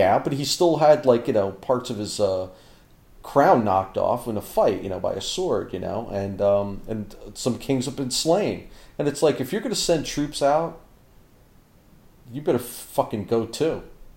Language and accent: English; United States; And one thing that, as an American citizen that I always loved